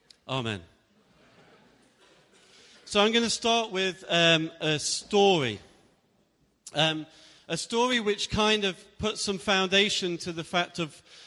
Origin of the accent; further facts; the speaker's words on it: Derby, East Midlands, United Kingdom; So many years ago, I'm originally from Derby. Anyone from Derby here?